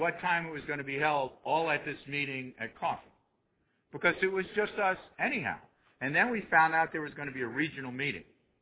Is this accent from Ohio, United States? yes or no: no; Orlando, Florida, United States; So where are you from? I said, Orlando.